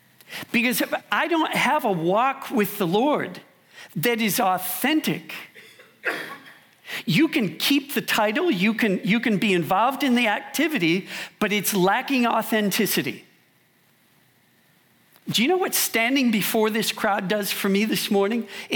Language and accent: English; Minneapolis, Minnesota, United States; I come from Minneapolis, or outside of Minneapolis. There are a lot of family and friends down there.